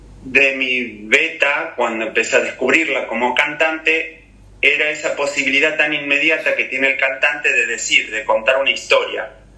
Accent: Argentina; que tampoco me vibra como argentino que soy

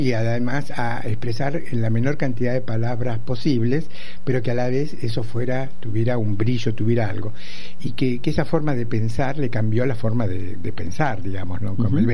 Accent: Argentina; soy un amigo argentino

